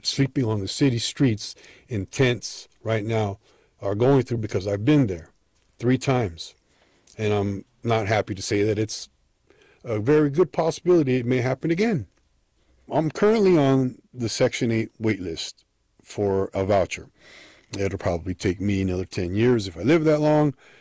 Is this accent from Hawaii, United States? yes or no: no; San Francisco, California, United States; born and raised in San Francisco. I'm 62 years old, journeyman union carpenter, retired.